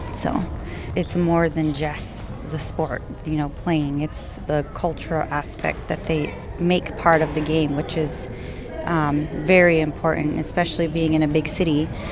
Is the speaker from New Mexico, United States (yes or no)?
yes; Jemez Pueblo, New Mexico, United States; I'm originally from Jemez and Acoma Pueblos in New Mexico. And this is not part of my culture, but of course part of his.